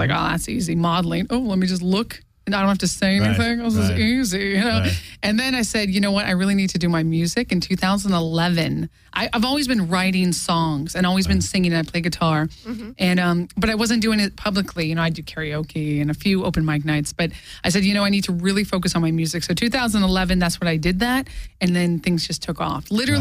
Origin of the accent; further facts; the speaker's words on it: Santa Barbara, California, United States; also born or lived in Orange County / Seattle; I was born in Orange County, grew up in Santa Barbara. Okay. And then I lived in Seattle for a while.